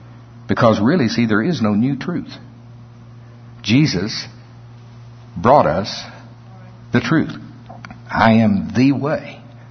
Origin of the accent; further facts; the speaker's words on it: Oklahoma, United States; Y'all know I grew up in Pottawatomie County. That's not tongues. That's really a county in Oklahoma.